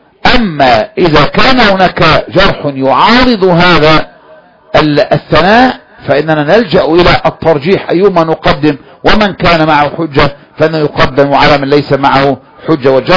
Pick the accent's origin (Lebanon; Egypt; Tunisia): Egypt; وهذا كان فتنة عندنا في مصر